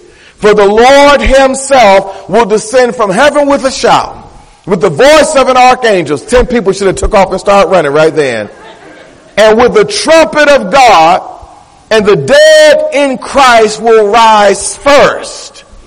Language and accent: English; Detroit, Michigan, United States; And folk, I am from Detroit.